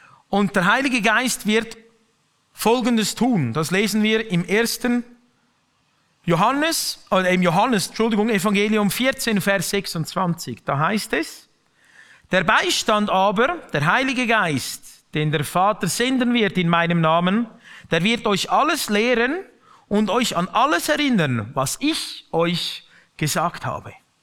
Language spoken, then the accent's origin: German; Switzerland; jetzt sitzt du da als Schweizer in Liechtenstein mit dem Deutschen am Tisch